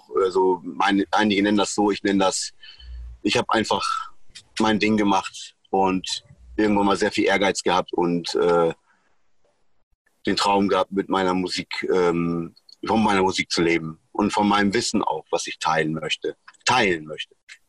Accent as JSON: {"language": "German", "region": "Bremen", "country": "Germany", "said": "Bin aus Bremen."}